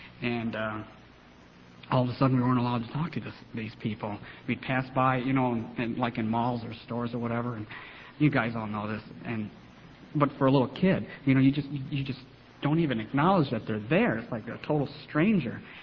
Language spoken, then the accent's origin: English; Rockford, Illinois, United States; born there; I was born in Rockford, Illinois, which is about an hour and a half northwest of Chicago, in 1969.